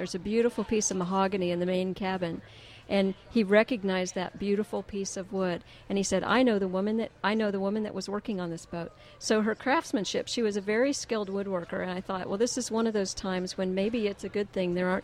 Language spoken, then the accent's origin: English; Oklahoma, United States; accent: Okie; Much classier guy than my Okie accent.